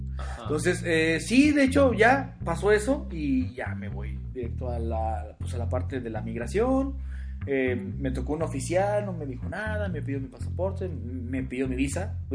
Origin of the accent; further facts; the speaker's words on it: Mexico; yo no soy iraní, le digo, soy de México.